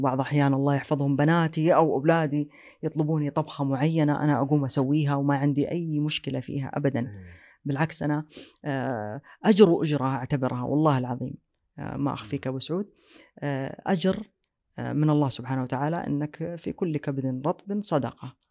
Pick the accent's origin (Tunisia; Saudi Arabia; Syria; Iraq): Saudi Arabia; نحن كشعب سعودي شعب مضياف